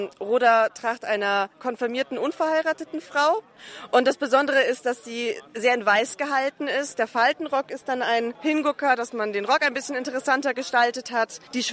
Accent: Fürth, Bavaria, Germany; ich bin 27 und ich komme aus Fürth.

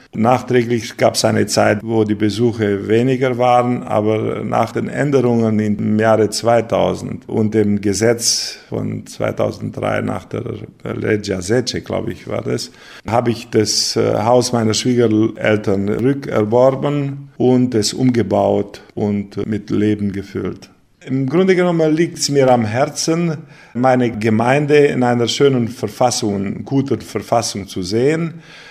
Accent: Sackelhausen, Timiș County, Romania; Ich bin 1957 in Temeswal geboren, aufgewachsen in Sackelhausen in der rumänischen Straße und habe meine Kindheit dort verbracht

